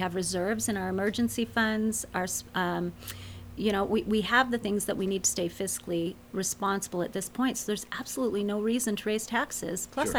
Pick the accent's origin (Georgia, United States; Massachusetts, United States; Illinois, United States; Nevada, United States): Nevada, United States; Henderson; now in Boulder City, United States; And I grew up in Henderson, like I told you.